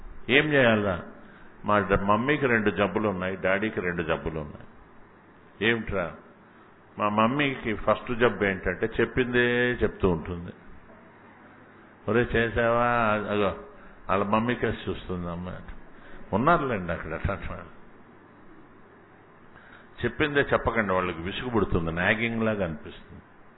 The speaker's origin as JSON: {"language": "Telugu", "town": "Hyderabad", "region": "Telangana", "country": "India", "tie": "born or raised there", "also_born_or_lived": "Nellore / Kurnool / Ramachandrapuram / Kakinada", "said": "నేను ఎక్కడో నెల్లూరులో పుట్టాను, మా ఊరేది కాదు, మా ఫాదర్ ఉద్యోగం ఇచ్చాం కర్నూలులో 1-2 తరగతులు, 2 నుంచి 10 దాకా ఇక్కడ అమీర్పేట గవర్నమెంట్ స్కూల్ నిజంగా చెట్ల కింద చదువుకున్నాను. ఇక్కడ నుంచి ఈస్ట్ గోదావరి రామచంద్రపురం వెళ్ళిపోయాను, అక్కడి నుంచి బీఏ కాకినాడ చేశాను, మళ్ళీ ఎంఏ ఉస్మానియాలో చేశాను"}